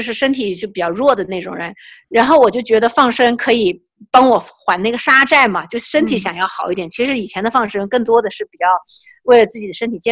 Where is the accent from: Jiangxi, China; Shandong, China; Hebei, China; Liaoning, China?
Jiangxi, China; 因为我们老家是在那个 江西哈，就是有水有河，而且很容易在市场上买到鱼啊、泥鳅啊、乌龟啊这些